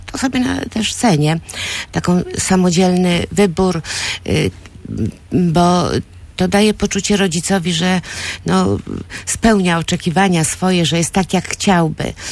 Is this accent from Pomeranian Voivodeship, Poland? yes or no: yes; Gdynia, Pomeranian Voivodeship, Poland; Ale ponieważ urodziłam i wychowałam się w Gdyni, nigdy moi rodzice nie mieli żadnych działki.